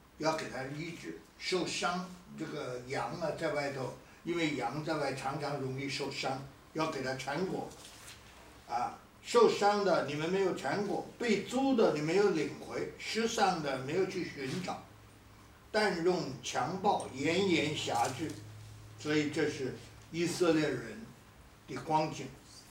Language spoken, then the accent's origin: Chinese; Jizhou, Hebei, China; 比如冀州牧，我们家乡叫冀州。